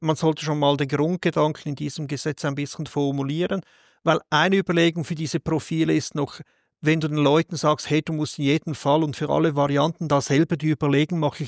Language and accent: German; Switzerland; also muss ich mich als Schweizer outen